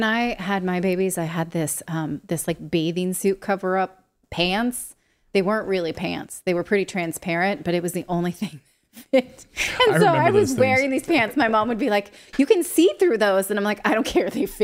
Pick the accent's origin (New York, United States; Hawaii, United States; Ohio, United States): Hawaii, United States; My grandma used to get it for us for our birthdays because I'm Hawaiian and that's what we do.